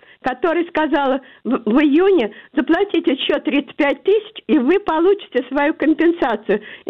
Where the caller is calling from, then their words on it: Moscow, Russia; Я из Москвы вас беспокою.